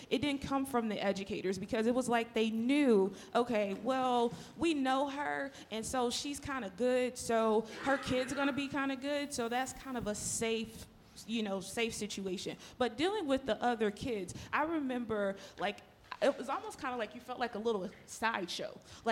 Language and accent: English; Missouri, United States; So as I shared, I grew up in the Missouri Blue Hill.